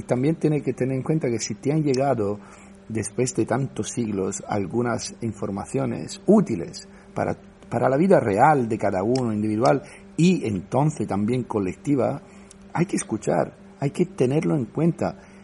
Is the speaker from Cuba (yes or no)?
no; Sicily, Italy; Spanish is a second language; yo soy siciliano y veniendo de la Magna Grecia, también yo soy español, porque hace nada esta zona de la tierra era española, era de Aragón, ¿no?